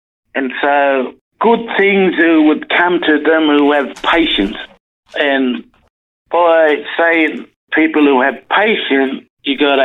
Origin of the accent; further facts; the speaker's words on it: Brewarrina, New South Wales, Australia; and my hometown, Rewarrina.